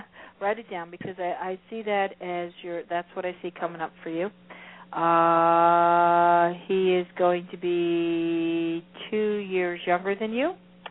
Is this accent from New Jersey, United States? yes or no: no; Florida, United States; I'm from Florida and we like to go to the beach, so dude.